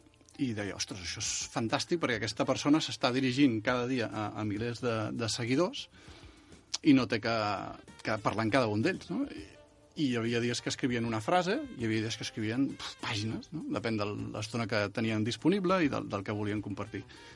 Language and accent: Catalan; Torrelavit, Catalonia, Spain; Clar, jo sóc de Torrelavit, no? D'aquí el Penedès, no?